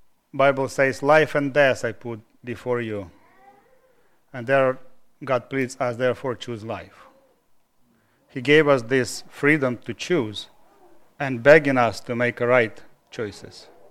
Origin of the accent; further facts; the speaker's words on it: Ukraine; English is a second language; Okay, I'm here from Ukraine, and as you know, Ukraine was a part of Soviet Union